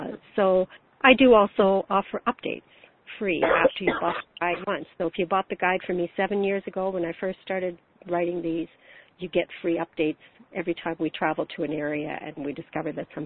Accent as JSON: {"language": "English", "region": "Ontario", "country": "Canada", "lives_now": "United States", "said": "it's because I'm from Ontario, but right now I'm down here, so in New Mexico."}